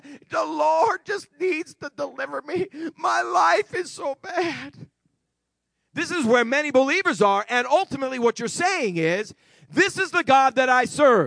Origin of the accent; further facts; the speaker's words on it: New England, United States; I'm from New England, and they're stoic up in the North Country.